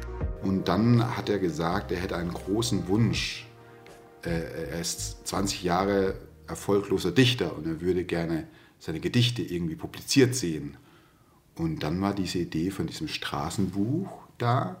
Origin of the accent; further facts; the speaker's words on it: Southern Germany, Germany; moved away as an adult; also born or lived in Mainz; now in Hamburg, Germany; ich bin jetzt 44. Ich komme eigentlich aus Süddeutschland, da bin ich aufgewachsen